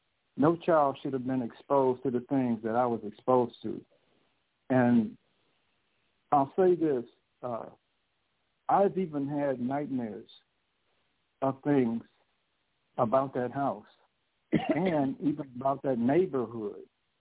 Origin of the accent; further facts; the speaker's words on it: Brooklyn, New York, United States; born there; also born or lived in Bronx / Queens; where we were, we lived in the Bronx. So I was born in Brooklyn. I lived for a very short while in Queens.